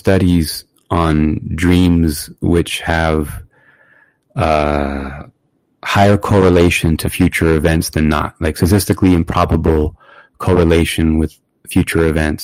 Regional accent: United States; And even though Mueller found that there were no Americans who did any wrongdoing, and I am an American

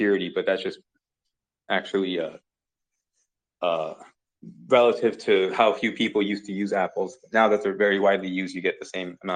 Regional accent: California, United States; So I'm from California. When I look west, I'm looking at Japan.

